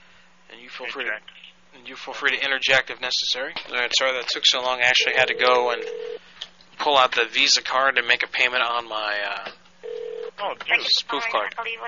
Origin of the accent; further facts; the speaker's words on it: Alabama, United States; I have never been to Hawaii before. I grew up in Alabama.